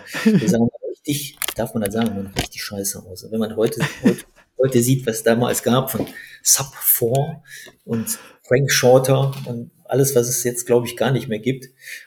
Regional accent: Duisburg, North Rhine-Westphalia, Germany; born there; ich habe zwar den Laden in Essen, aber ich bin ja gebürtiger Duisburger und komme aus der Duisburger Laufszene.

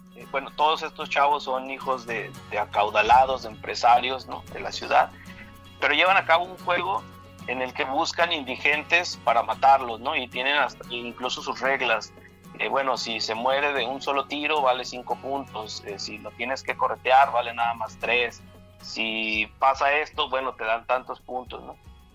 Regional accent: Mexico City, Mexico; Yo vengo de la Ciudad de México, ¿no? Yo vengo del DF, tengo ya bastantes años viviendo por este lado. E inevitablemente guardo mis raíces, guardo ese lenguaje, guardo esas expresiones que no son de aquí, pero tengo también las que son de aquí

